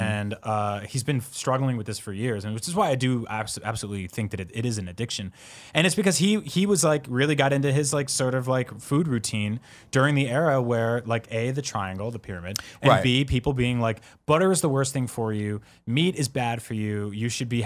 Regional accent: East Coast, United States; I'm Italian from East Coast.

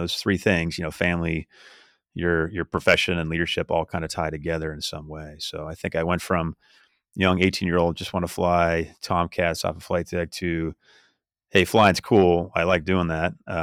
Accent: California, United States; I grew up in California, and if I was stationed somewhere that had a beach and I had my surfboard

